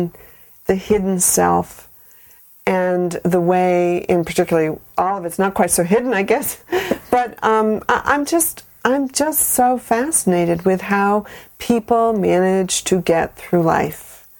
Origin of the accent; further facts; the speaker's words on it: Maine, United States; now in New York, United States; I've lived in New York now for 25 years, but I grew up in Maine, and I came from one side of my family came from 10 generations, the other side came from 12 generations.